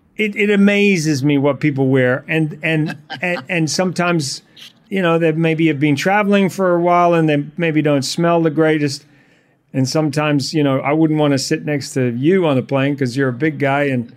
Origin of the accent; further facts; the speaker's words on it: New Zealand; I'm from New Zealand.